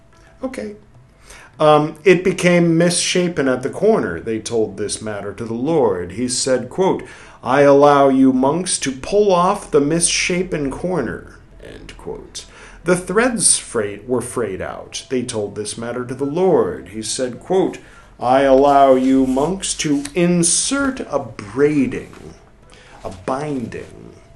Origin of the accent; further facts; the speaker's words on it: California, United States; growing up in America, growing up in California